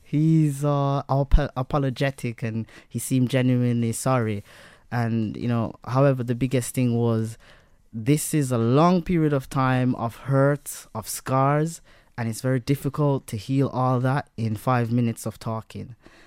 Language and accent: English; Jamaica; I had disconnection from family. I grew up in Jamaica.